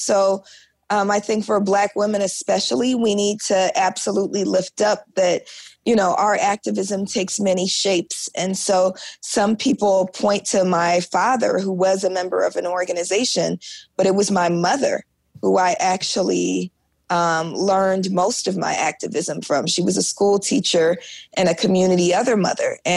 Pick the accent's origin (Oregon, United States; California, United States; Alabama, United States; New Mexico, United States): California, United States; Oakland; born there; So I was born in Oakland in the 1970s. And, you know, consciousness is in the air.